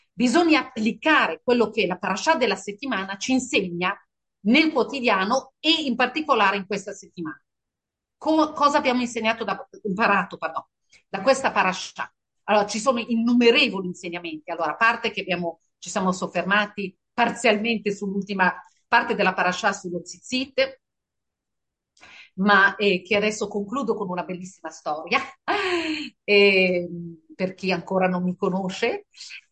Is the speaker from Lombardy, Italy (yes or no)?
yes; Milan, Lombardy, Italy; also born or lived in Paris / Israel; sono cresciuta in Via Guastalla, ho studiato a Parigi, in Israele, insomma ho fatto un po' il giro del mondo e 18 anni fa sono tornata a Milano.